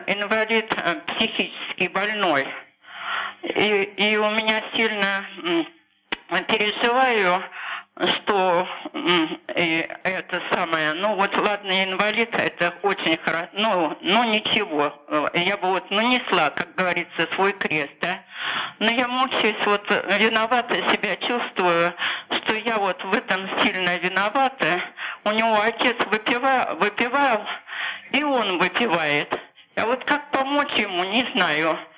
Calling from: Kemerovo, Kemerovo Oblast, Russia; Я звоню из Сибири, из Кемерово.

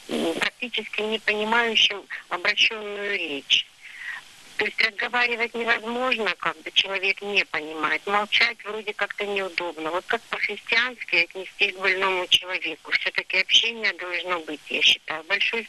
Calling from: Crimea, Ukraine; Я звоню из Крыма.

